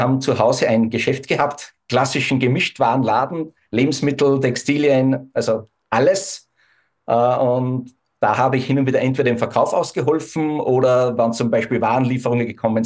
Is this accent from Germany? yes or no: no; Rohrbach, Upper Austria, Austria; Aufgewachsen bin ich in Rohrbach in Oberösterreich. Das liegt im Mühlviertel, ganz im Norden von Österreich, im Grenzgebiet Deutschland-Tschechien. Bin auf der einen Seite weltoffen aufgewachsen, eben an der deutschen Grenze.